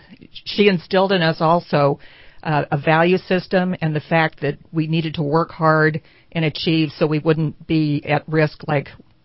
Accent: San Francisco, California, United States; Well, I was born and raised pretty much in San Francisco.

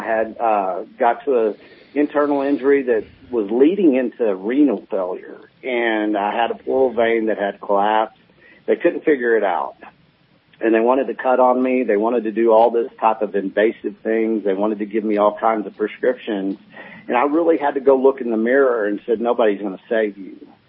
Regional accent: Texas, United States; I come from West Texas, up in the panhandle. We call it the Llano Estacado. And I come from basically Texas dirt.

